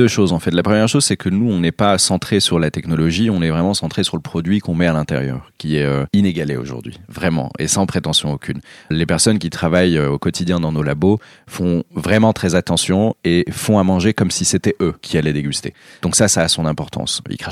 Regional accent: Morocco; Je suis né au Maroc, j'ai grandi au Maroc, surtout autour de bonnes tables.

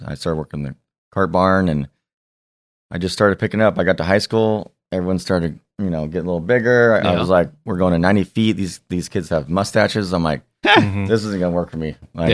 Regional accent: San Diego, California, United States; I grew up in San Diego. And then I went to Long Beach State. Still live in Long Beach.

